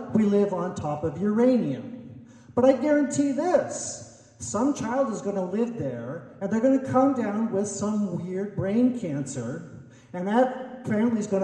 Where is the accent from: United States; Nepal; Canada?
United States; Ridgecrest, California; from the Ridgecrest area.